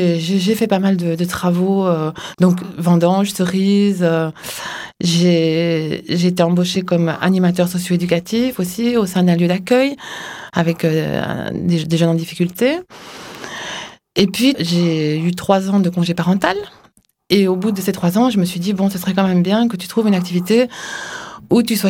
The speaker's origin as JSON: {"language": "French", "town": "Brussels", "region": "Brussels-Capital Region", "country": "Belgium", "tie": "born or raised there", "moved": "as an adult", "said": "Oui, je suis née à Bruxelles, où j'ai vécu jusqu'à 19 ans. J'ai fait toutes mes études là-bas"}